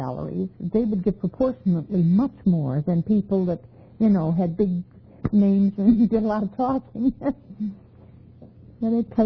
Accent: Flint, Michigan, United States; now in Detroit, United States; And I said, nope, I'm not leaving Michigan. I came from Flint to Detroit. I'm not leaving Michigan.

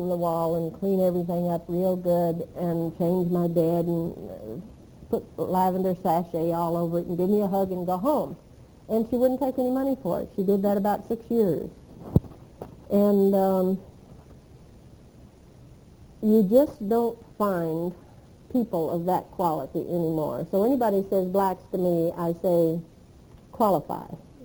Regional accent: Texas, United States; I was raised different in Texas.

